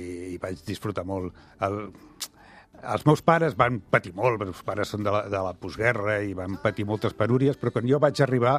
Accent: Barcelona, Catalonia, Spain; Jo soc de l'Eixample, tota la vida.

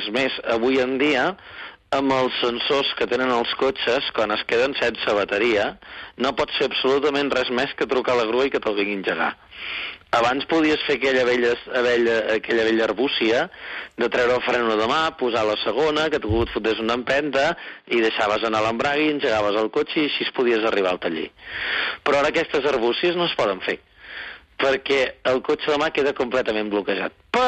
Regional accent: Manresa, Catalonia, Spain; jo sóc de Manresa, però passo dies a Piera.

